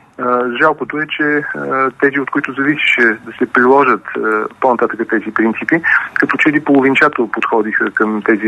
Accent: Sofia, Sofia City, Bulgaria; born there; За себе си, роден съм в София, 1957 година.

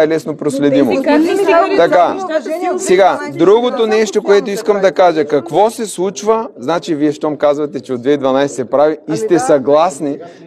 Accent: Gorna Oryahovitsa, Veliko Tarnovo Province, Bulgaria; Последният кмет, който взе, е на моя роден град Горна Оряховица

